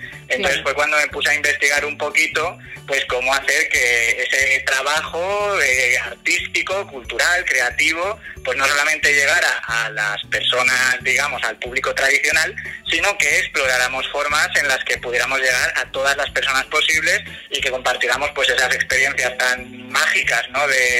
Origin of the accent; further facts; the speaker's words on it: Valencia, Valencian Community, Spain; Bueno, pues como tú has dicho, soy de Valencia